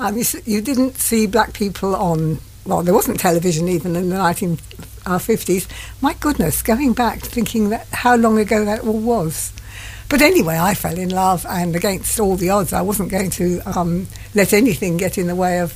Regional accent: Isle of Wight, South East England, United Kingdom; born there; moved away; I was born on the Isle of Wight. I have generations on all sides of my family were all on the island because they weren't very adventurous.

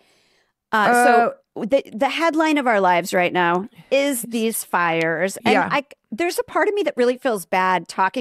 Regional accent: Midwest, United States; tornadoes are deep with us because we're from the Midwest. We grew up with those. We grew up with floods. We grew up with blizzards.

